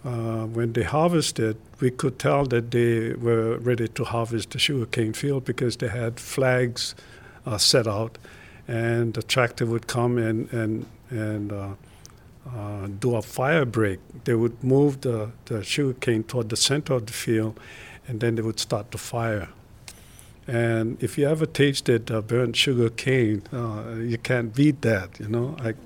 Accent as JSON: {"language": "English", "town": "Paia", "region": "Hawaii", "country": "United States", "tie": "born there", "said": "I was born on Maui, Paia, Maui."}